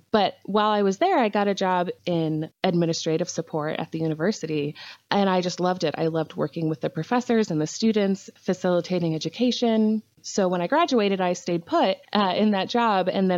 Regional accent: Maryland, United States; now in Illinois, United States; Well, I'm currently in Central Illinois, which is where I am originally from, but I grew up on the East Coast in Maryland, been there for most of my adult life as well. I recently moved back to Illinois to be closer to family.

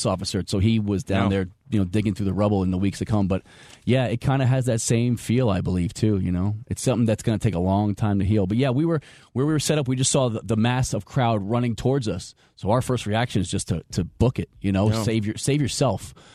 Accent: New York, United States; I'm from New York originally.

